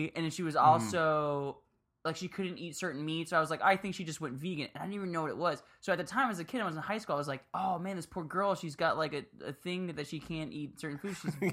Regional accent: Miami, Florida, United States; Because I grew up in Miami, so on the weekends we'd go out.

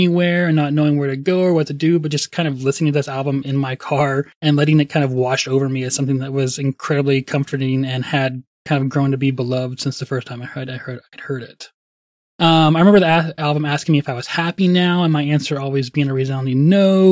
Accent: Texas, United States; I think, from my hometown in North Texas to Dallas or something like that, you know, somewhere in the metropolitan area of DFW

